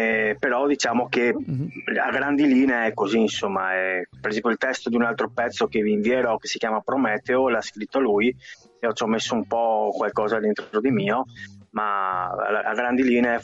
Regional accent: Venice, Veneto, Italy; born there; sono nato a Venezia, adesso abito in provincia di Venezia.

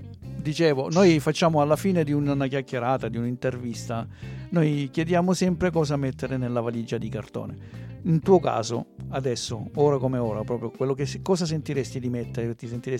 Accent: Apulia, Italy; Noi siamo pugliesi, siamo della terra della pizzica, siamo del Salento.

